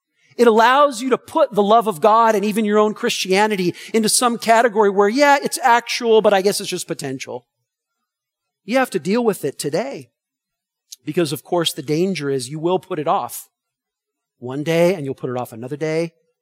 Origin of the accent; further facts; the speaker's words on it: California, United States; growing up in Southern California